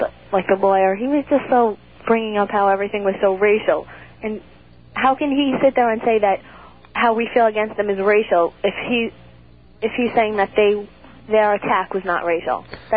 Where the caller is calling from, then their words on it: Lake Grove, New York, United States; Lake Grove.